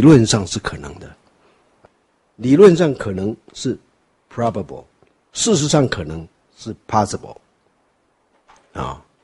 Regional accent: China; 那我们中国人呢、啊，或是东方人都会就会抽手了

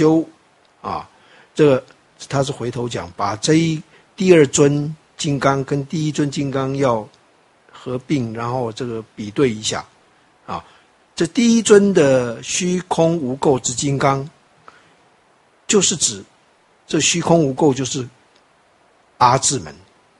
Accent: Taiwan; 我们台湾话说啪啪走这样的啊

